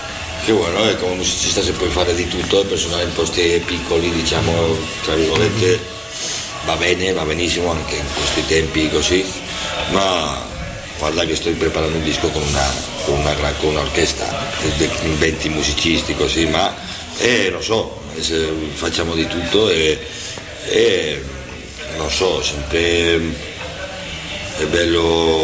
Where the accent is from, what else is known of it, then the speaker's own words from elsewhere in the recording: Pamplona, Navarre, Spain; Italian is a second language; Anche mi piace tanto tornare a Pamplona, al mio paese, ma quando sono già un mese e mezzo già non posso più, devo andare, no?